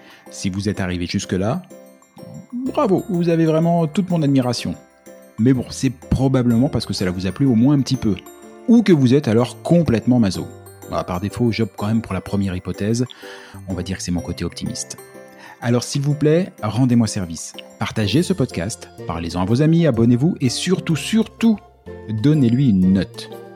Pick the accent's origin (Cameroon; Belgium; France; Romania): France; moved away as an adult; now in Canada; Non, on vient de France. Alors franchement, on était plutôt sacrément bien servi à la maison.